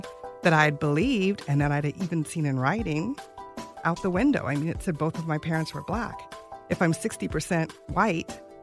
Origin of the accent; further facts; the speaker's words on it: Flint, Michigan, United States; She's in Michigan. I'm from Flint, Michigan.